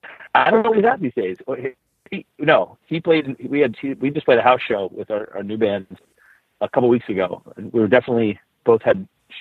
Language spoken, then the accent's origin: English; Troy, Michigan, United States; also born or lived in Detroit; And so I was born in Detroit and we grew up in suburbia in Troy, Michigan.